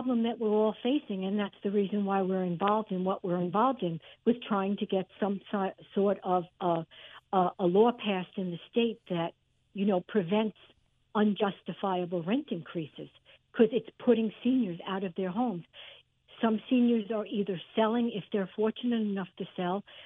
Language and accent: English; Farmingdale, New York, United States; also born or lived in Brooklyn; Well, actually, I was born in Brooklyn, but I grew up the second part of my years in Farmingdale.